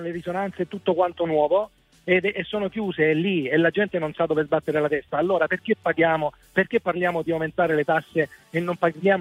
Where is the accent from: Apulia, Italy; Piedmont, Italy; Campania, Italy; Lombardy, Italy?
Apulia, Italy; sono salentino